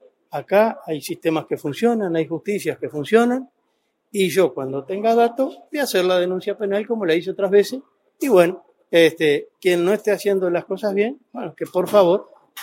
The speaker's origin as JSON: {"language": "Spanish", "country": "Uruguay", "said": "yo soy un uruguayo más"}